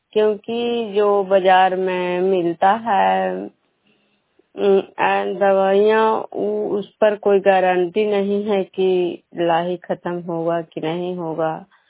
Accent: Vishnupur, Bihar, India; मैं विष्णुपुर ग्राम खुजरा पंचायत नालंदा जिला नगर नौसा प्रखंड के निवासी हूँ।

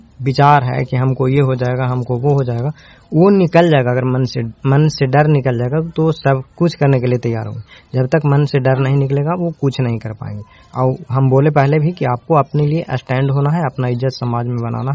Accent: Nursarai, Bihar, India; मैं नूरसराय से हूँ।

